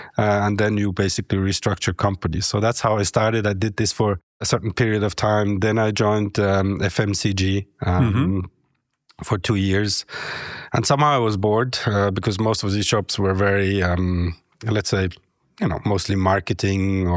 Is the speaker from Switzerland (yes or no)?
yes; Grenchen, Switzerland; English is a second language; I was born and raised in Gretchen, but then I moved to Neuchâtel after a certain period.